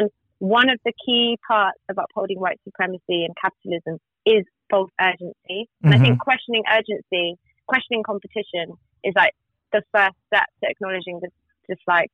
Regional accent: Reading, South East England, United Kingdom; yeah, I'm from Reading.

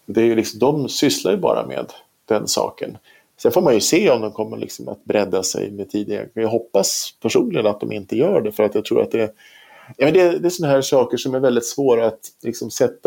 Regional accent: Sweden; Och i Sverige då, eftersom vi är svenskar

